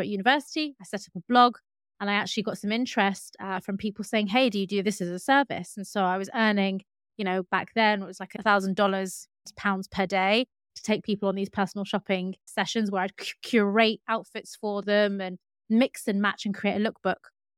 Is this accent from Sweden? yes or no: no; London, United Kingdom; I grew up in East London. So obviously in the UK, in London, but it was the east of London.